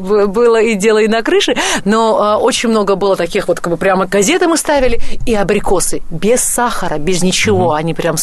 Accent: Yerevan, Armenia; я росла в Ереване, у нас было абрикосовое дерево прямо в саду.

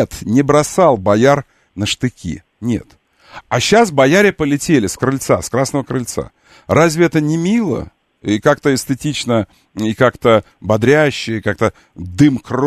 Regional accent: Ukraine; Я здесь украинец, единственный.

